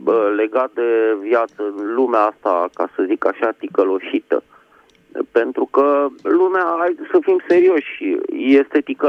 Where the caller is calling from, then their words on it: Bucharest, Romania; din București.